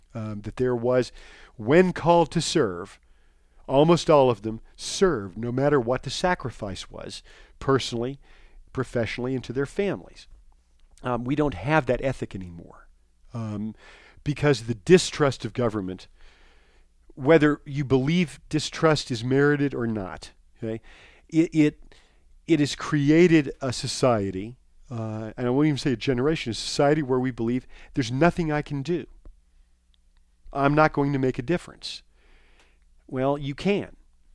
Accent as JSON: {"language": "English", "region": "Western US", "country": "United States", "tie": "born or raised there", "said": "I grew up on Westerns. I love Westerns. I love Western movies, love Western literature, all things Western. I grew up in the West."}